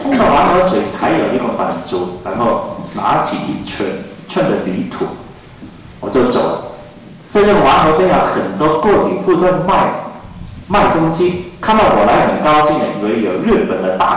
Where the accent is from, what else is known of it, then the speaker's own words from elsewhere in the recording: Hong Kong; 我记得从前我在香港长大，我还没有经验过中国，那是一天我都在找寻中国啊。